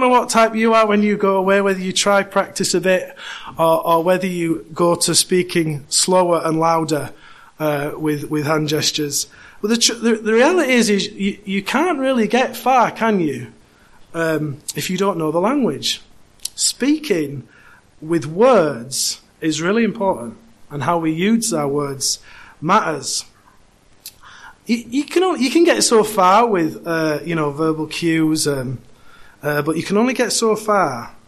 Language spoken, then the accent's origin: English; United Kingdom; and typically, I think as British people, if you've been abroad, we tend to fall into one or two categories.